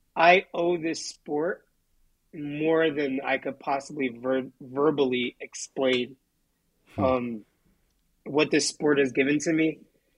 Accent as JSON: {"language": "English", "town": "Newark", "region": "New Jersey", "country": "United States", "tie": "born or raised there", "said": "Just like I didn't grow up in Brooklyn, but I grew up in Newark, New Jersey."}